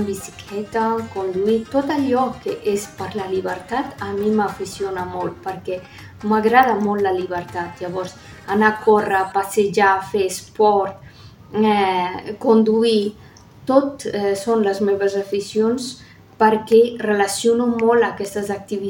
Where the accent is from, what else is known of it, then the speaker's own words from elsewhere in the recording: Afghanistan; Catalan is a second language; M'agradaria molt viatjar al meu país, a l'Afganistan, per veure la meva família